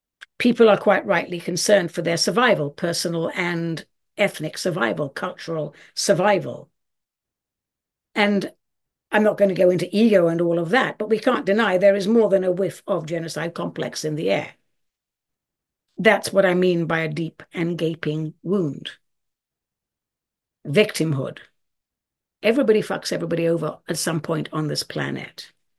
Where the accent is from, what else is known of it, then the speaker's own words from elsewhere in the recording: United States; My point being, I am an American. My loyalties are here.